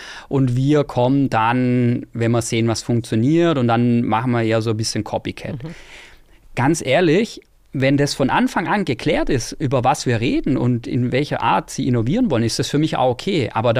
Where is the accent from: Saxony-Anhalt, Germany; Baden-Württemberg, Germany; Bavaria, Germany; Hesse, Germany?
Baden-Württemberg, Germany; ich komme ja aus dem Schwabenland. Da heißt ja, wir können alles außer Hochdeutsch